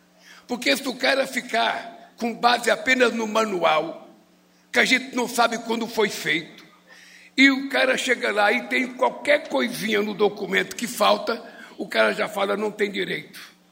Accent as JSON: {"language": "Portuguese", "region": "São Paulo", "country": "Brazil", "tie": "born or raised there", "also_born_or_lived": "Pernambuco", "said": "Quando eu vim de Pernambuco para São Paulo, em 1952, eu tinha apenas 7 anos de idade. Eu fui morar numa rua chamada Albino de Moraes, na Vila Carioca."}